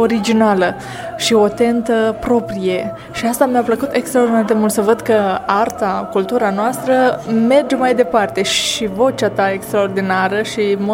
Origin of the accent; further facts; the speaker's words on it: Romania; m-a făcut să mă simt mândră că sunt româncă